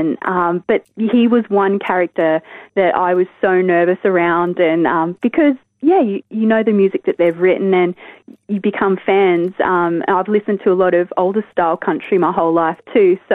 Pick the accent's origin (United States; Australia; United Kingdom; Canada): Australia; accent: Australian; he noticed that my Australian accent